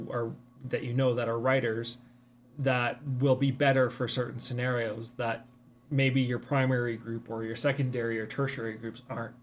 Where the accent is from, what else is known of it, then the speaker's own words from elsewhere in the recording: Canada; because we're Canadian and that's significantly different than it is in America